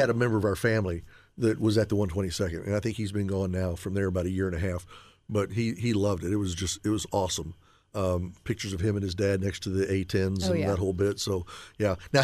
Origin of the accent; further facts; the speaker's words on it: Eagledale, Indiana, United States; When I was a kid growing up, in the beginning of growing up, like until I was about six, we grew up in Eagledale, which is a suburb of Indy, northwest.